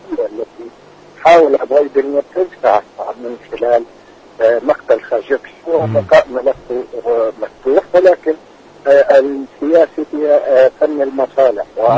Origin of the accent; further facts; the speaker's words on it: Palestine; تأكيد يعني أولا نحن كفلسطينيين